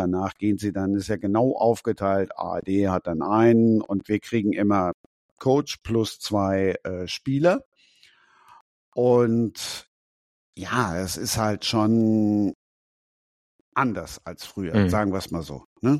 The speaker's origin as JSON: {"language": "German", "town": "Düsseldorf", "region": "North Rhine-Westphalia", "country": "Germany", "said": "ich bin Rheinländer. Ich freue mich tatsächlich, wenn die rheinischen Mannschaften gewinnen. Als Düsseldorfer freue ich mich natürlich, wenn die Fortuna wieder in der ersten Liga ist."}